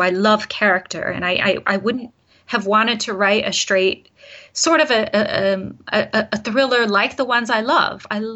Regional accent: Detroit, Michigan, United States; now in Germany; I come from an industrial family myself. I'm from Detroit. Or the Detroit area, to be technical about it, and the car industry, and, you know, so grew up around factories and things like that.

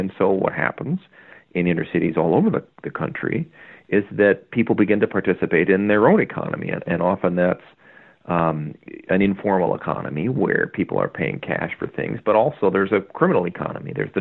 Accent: Milwaukee, Wisconsin, United States; Memphis as a city actually shares a lot in common with my hometown in Milwaukee

